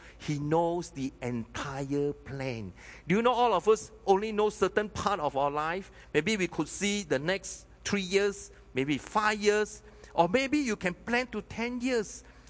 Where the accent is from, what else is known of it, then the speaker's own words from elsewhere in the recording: Penang, Malaysia; Okay, now, I said, "Yeah, I'm from Penang."